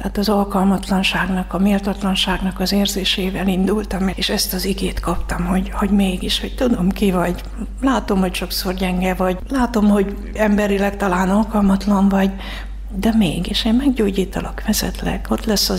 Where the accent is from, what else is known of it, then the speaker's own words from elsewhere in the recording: Debrecen, Hajdú-Bihar, Hungary; Hát én Debrecenben nőttem föl